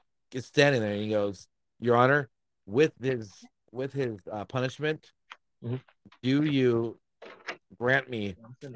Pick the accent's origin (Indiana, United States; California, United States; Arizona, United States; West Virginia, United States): Arizona, United States; I came from Arizona.